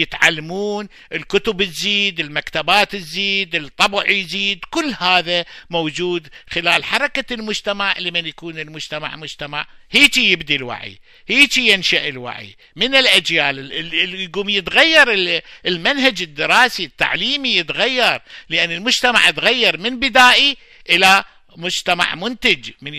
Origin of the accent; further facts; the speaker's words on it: Iraq; وهذا ما حدث من انهارة الطبقة الوسطى عندنا بالعراق